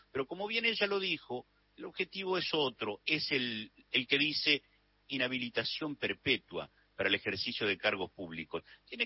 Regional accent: Argentina

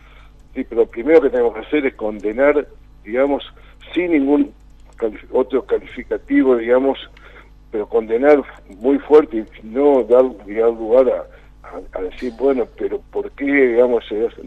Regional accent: Santa Fe, Argentina; tenemos que unir todo el reclamo como santafesinos

